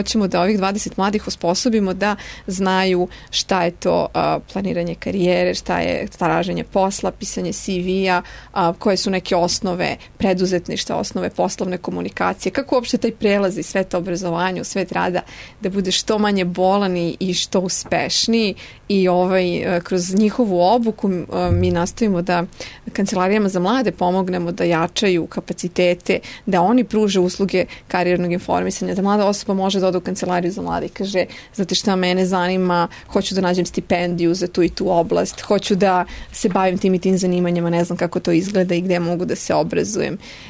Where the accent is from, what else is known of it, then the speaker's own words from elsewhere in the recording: Bela Palanka, Southern and Eastern Serbia, Serbia; Moj tata je rodom iz Bele Palanke, tamo sam provela detinjstvo